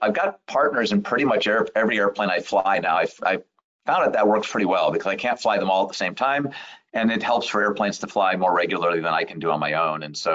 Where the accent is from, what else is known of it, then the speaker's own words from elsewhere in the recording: California, United States; moved away as an adult; now in Bend, United States; So even though I grew up in the Bay Area and worked in the Bay Area and went to school in Southern California, in about 2004 or so, we moved up to Bend, Oregon